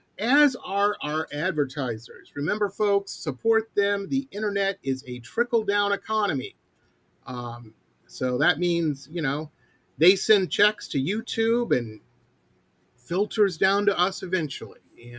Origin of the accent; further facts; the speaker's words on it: Detroit, Michigan, United States; I grew up in Detroit. It wouldn't happen there either.